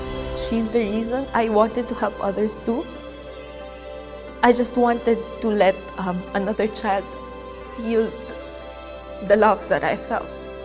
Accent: Baguio, Cordillera Administrative Region, Philippines; I grew up in Baguio City, Philippines. My mom was a housewife, and my father was doing a lot of jobs.

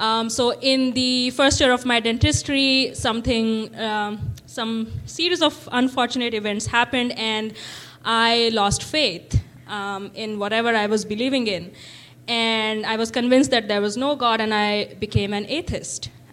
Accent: India; moved away as an adult; I grew up in India, in the northwestern part of India. I was born and brought up there, and did my high school, did my bachelor's in India. Mm-hmm. And then I decided to come here to this country, which is cold.

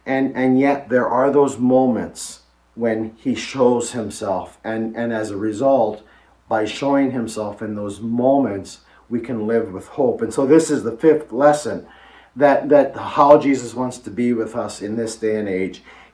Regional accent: Edmonton, Alberta, Canada; We grew up near Edmonton

